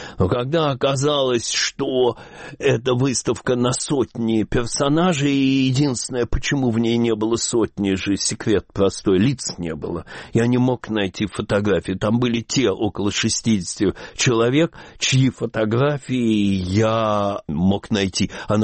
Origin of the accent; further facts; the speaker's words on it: Moscow, Russia; Я, как любой москвич, ну что для меня Санкт-Петербург?